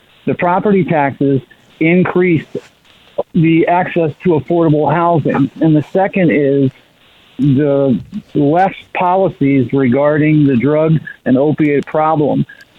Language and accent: English; Maryland, United States; I was raised a Democrat in Maryland, a very Democratic state, by two public librarians